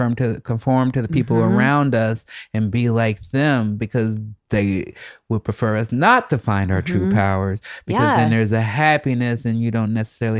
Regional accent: Chicago, Illinois, United States; I grew up in Southside Chicago and it's kind of dangerous

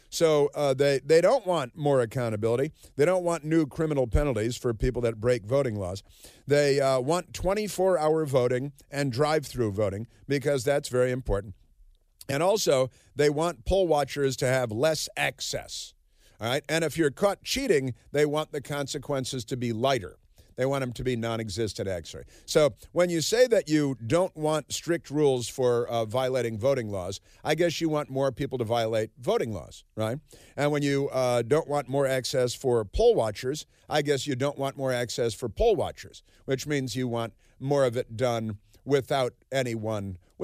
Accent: Chicago, Illinois, United States; I'm from Chicago. I come from a Democrat Party family in Chicago

